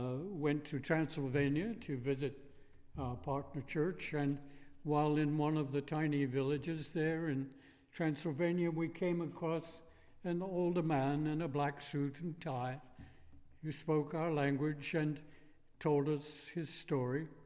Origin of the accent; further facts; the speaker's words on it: England, United Kingdom; Eventually, I might get around to saying that, well, originally I came from England, because that must be it.